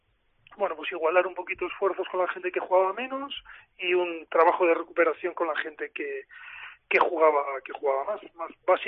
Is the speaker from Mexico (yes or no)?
no; Valladolid, Castile and León, Spain; also born or lived in Bilbao; padres pues estaban trasladados por motivos de trabajo en el País Vasco y nací en Bilbao, pero nada, con 8 años ya nos vinimos a Valladolid y toda mi vida he estado aquí.